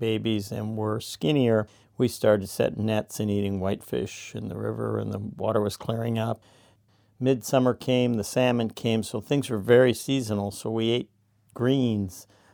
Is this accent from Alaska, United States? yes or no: yes; Alaska, United States; I'm a writer and a commercial fisherman and was born and raised in Northwest Alaska.